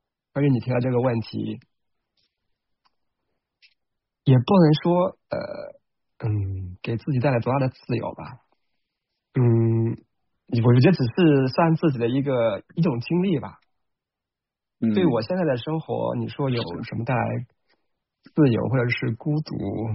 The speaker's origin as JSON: {"language": "Chinese", "region": "Hunan", "country": "China", "tie": "born or raised there", "said": "是在湘南，就是湖南南部大山里面，就是我们家，你从我们家就可以看到，就是我们家的对面和后面全都是那种连绵的高山。"}